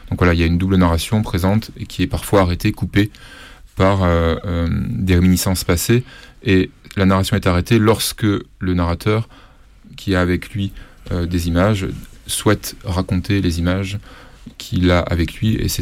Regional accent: Avignon, Provence-Alpes-Côte d'Azur, France; Ma première exposition photo, c'était dans ma ville natale à Avignon.

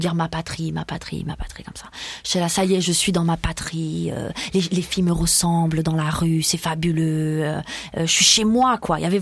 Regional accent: Iran; accent: Persian; French is a second language; now in France; il saisit mon accent étranger en persan, et il me dit bah vous venez d'où, et je lui dis bah je pourquoi, j'aime bien dire ça, bah non je suis iranienne, comme là quand on me dit mais tu viens d'où, bah quoi, je suis française.

